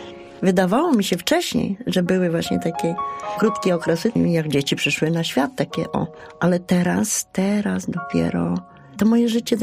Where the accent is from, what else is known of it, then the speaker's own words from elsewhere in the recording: Poznań, Greater Poland Voivodeship, Poland; moved away as an adult; now in Opole Voivodeship, Poland; Jesteśmy z Poznania, spod Poznania, czyli z Wielkopolski. I tu długo nie umiałam się zadomowić.